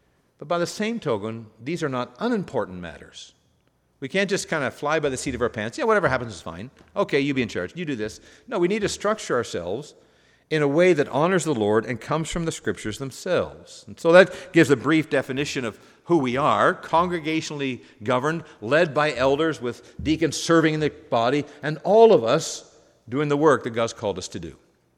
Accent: Corunna, Ontario, Canada; Chemical Valley, as it's called, but I grew up in Corunna.

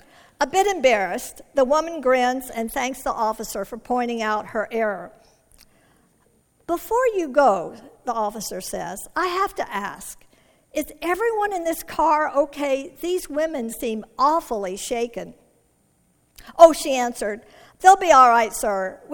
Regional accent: Tucson, Arizona, United States; I'm from Tucson, Arizona, and we're 3 hours earlier than you all are.

